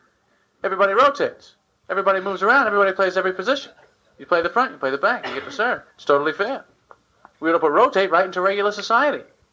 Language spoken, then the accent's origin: English; Massapequa, New York, United States; I grew up in Massapequa, Long Island.